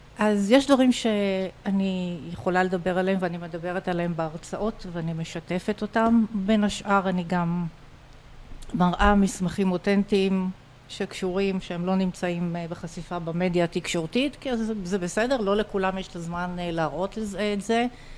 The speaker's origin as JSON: {"language": "Hebrew", "town": "Netanya", "region": "Central District", "country": "Israel", "tie": "born or raised there", "said": "אני ילידת נתניה. גאה. נולדתי בנתניה."}